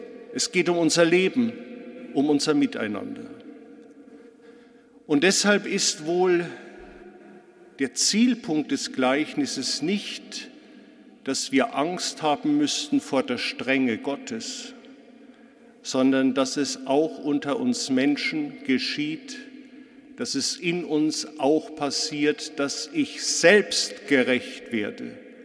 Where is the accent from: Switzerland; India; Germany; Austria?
Germany; Munich, Bavaria; born there; Ich bin hier in München geboren, das klang an, und wurde ganz in der Nähe am Sendinger Torplatz in St. Matthäus im evangelisch-lutherischen Ritus getauft, bin in einem protestantischen Elternhaus aufgewachsen